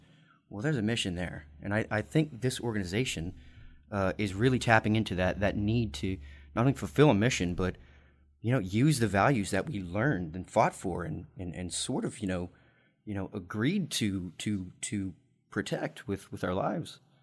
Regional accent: Dallas, Texas, United States; also born or lived in Austin; now in Washington, D.C., United States; When I came up here to Washington, D.C. over the summer, I'm from Texas.

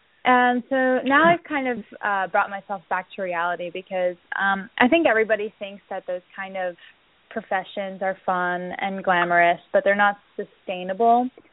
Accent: Miami, Florida, United States; So I'm actually from Miami, Florida. So I grew up by the beach, by the water.

